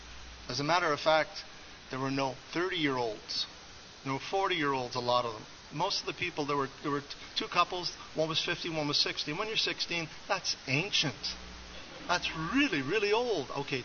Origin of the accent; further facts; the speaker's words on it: Montreal, Quebec, Canada; also born or lived in Gaspé; I'm from Montreal originally. As a matter of fact, I lived part of my adolescence here in Verdun. I moved here when I was about 12 years old, and then when I was 16, moved to Gaspé.